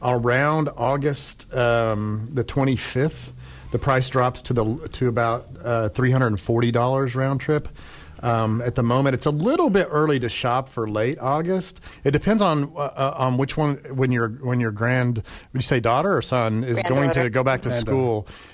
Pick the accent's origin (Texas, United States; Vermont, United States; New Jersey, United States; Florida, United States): Texas, United States; El Paso; Actually, I was born and raised in El Paso, which is on one of the closest cities